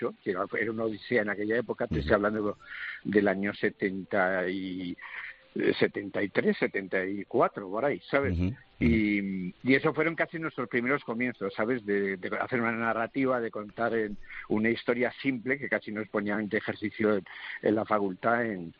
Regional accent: Málaga, Andalusia, Spain; yo tenía un tío mío en Málaga, yo soy de Málaga

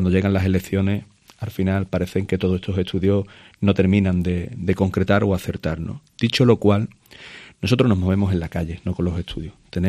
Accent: Cádiz, Andalusia, Spain

